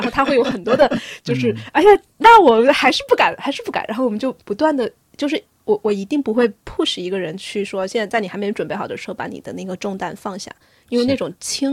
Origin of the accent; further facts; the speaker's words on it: Sichuan, China; 比如说我四川人就说你是我老汉儿